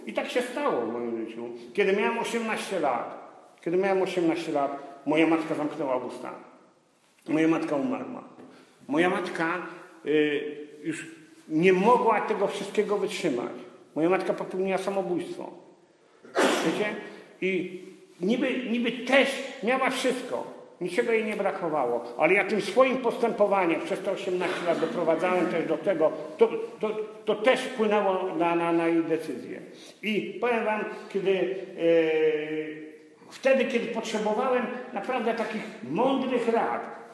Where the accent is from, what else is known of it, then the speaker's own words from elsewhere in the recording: Kutno, Łódź Voivodeship, Poland; Urodziłem się w bogatej rodzinie. Moi rodzice byli jednymi z najbogatszych ludzi w Kutnie.